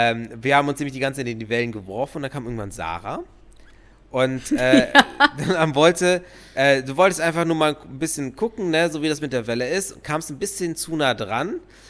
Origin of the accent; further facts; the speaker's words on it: Greece; now in Germany; sagen, ich bin Grieche.